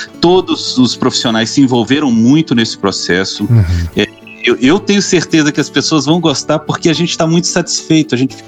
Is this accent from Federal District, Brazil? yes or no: yes; Brasília, Federal District, Brazil; Eu nasci em Brasília, nasci no Cerrado, sempre morei em regiões que tinham o Cerrado à minha volta, né?